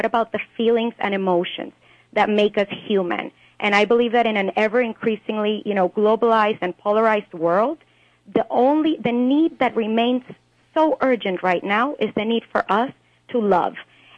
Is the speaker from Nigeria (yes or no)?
no; Venezuela; moved away; I'm originally from Venezuela, but I left a long time ago, and I've been living in many different parts of the world